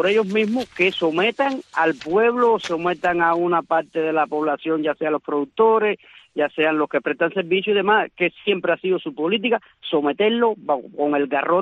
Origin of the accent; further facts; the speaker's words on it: Cuba; como miembro de la sociedad civil, como cubano al fin